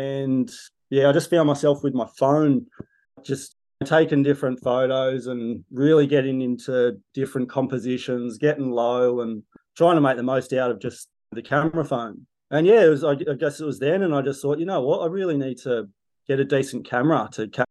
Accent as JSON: {"language": "English", "town": "Jindabyne", "region": "New South Wales", "country": "Australia", "said": "basically I'm from Jindabyne in the Snowy Mountains, and that's the closest town to the New South Wales ski resorts."}